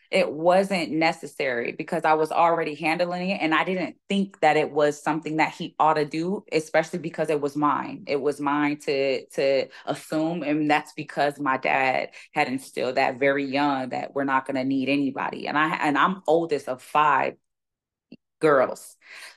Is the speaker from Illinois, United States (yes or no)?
yes; Joliet, Illinois, United States; I was raised in the suburbs of Chicago. I'm born and raised in Joliet, Illinois, and like, which is like a suburb of Chicago.